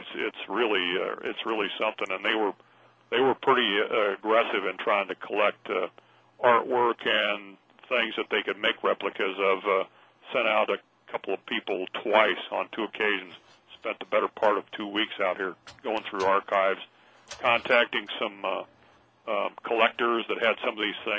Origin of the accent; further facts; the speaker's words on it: Nebraska, United States; but since I grew up in Nebraska, I was interested in Nebraska football before Bob Devaney got here